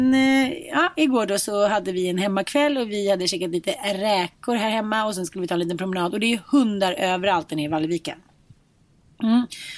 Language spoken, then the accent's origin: Swedish; Linköping, Östergötland, Sweden; för jag kommer från Linköping, var kommer du ifrån?